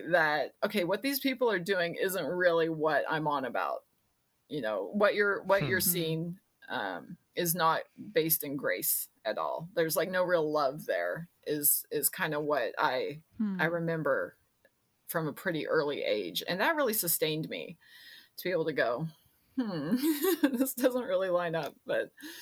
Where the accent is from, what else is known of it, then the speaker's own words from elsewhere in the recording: Fayetteville, Arkansas, United States; So I grew up in Arkansas, Fayetteville, Arkansas